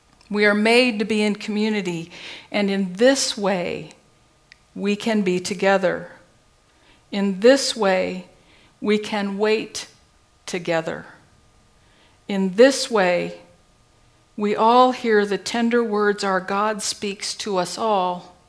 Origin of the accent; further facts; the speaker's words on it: Seattle, Washington, United States; Growing up in Seattle, you become familiar with gloom.